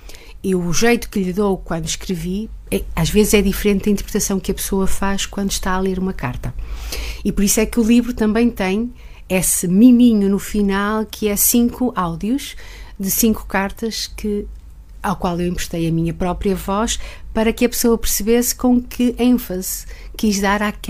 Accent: Barcelos, Norte, Portugal; tenho finalmente para apresentar aqui em Barcelos, na minha terra, passar uma noite, suponho eu, agradável

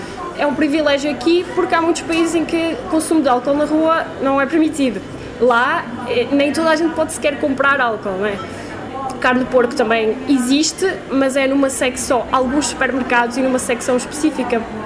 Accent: Barcelos, Norte, Portugal; faz todo o sentido eu, sendo barcelense, andando a viajar, levar um símbolo de Portugal, sendo de barcelense, levar um símbolo de Barcelos.

